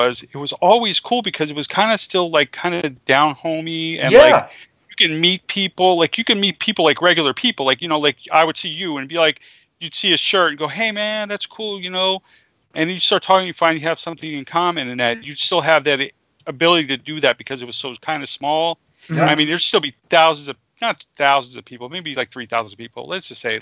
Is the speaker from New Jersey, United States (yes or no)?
yes; New Jersey, United States; since a lot of people know I'm from New Jersey, New York City area